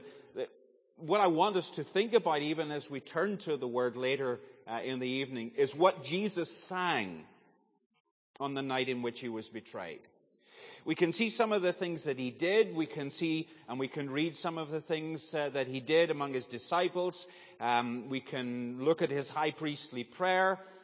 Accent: Northern Ireland, United Kingdom; now in Northwest Arkansas, United States; I'm Northern Irish. I usually tease you and say I'm from Northwest Arkansas, which I am. That's where I live. But, of course, the accent's a little further than that.

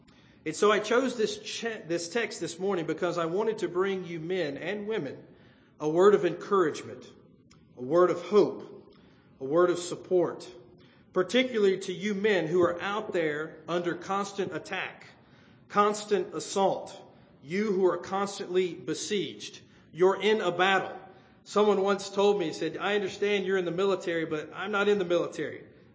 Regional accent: the South, United States; accent: Southern; I grew up in the South, as most of you know, if you can't pick up my accent. And I grew up hearing this phrase. It was part of my culture.

